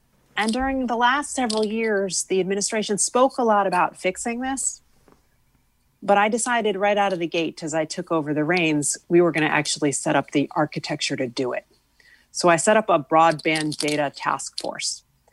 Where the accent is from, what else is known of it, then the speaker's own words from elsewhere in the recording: West Hartford, Connecticut, United States; when I was growing up in West Hartford, if I needed to do my nightly schoolwork